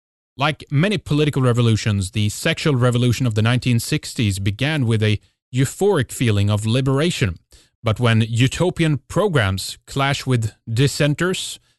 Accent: Sweden; English is a second language; from Sweden.

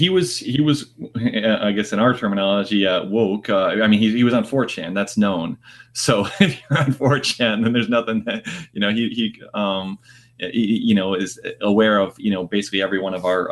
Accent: United States; I'm an American, and I don't want anything except for kind of like the America, you know, that I grew up in and so forth.

